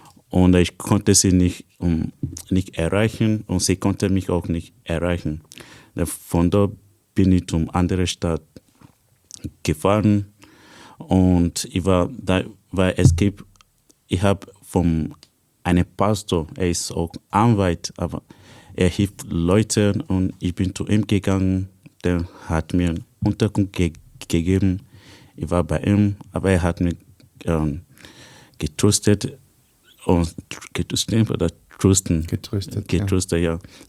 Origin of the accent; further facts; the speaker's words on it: Nigeria; German is a second language; Es war am 12. Dezember 2015 in Nigeria, da wo ich aufgewachsen bin.